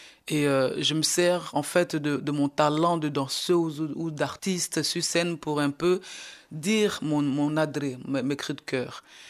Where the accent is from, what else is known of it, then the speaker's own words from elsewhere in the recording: Côte d’Ivoire; first language Bété; French is a second language; Ma langue maternelle, c'est le bété. Mais j'ai choisi toutes ces langues parce que moi j'ai grandi dans un village panafricain, en disant que je suis née ivoirienne, mais j'ai grandi panafricaine.